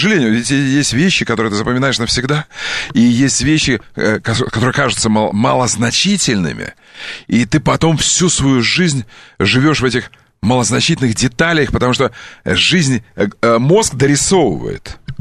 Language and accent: Russian; Russian Far East, Russia; У нас на Дальнем Востоке. Ты знаешь, что я дальневосточник?